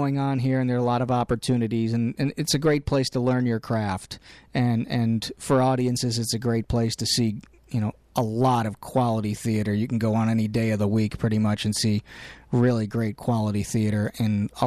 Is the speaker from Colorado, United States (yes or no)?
no; New Jersey, United States; now in Chicago, United States; Born and raised in New Jersey, northern New Jersey. I grew up 10 miles from New York City. Came from a, like I said, an Italian-American family.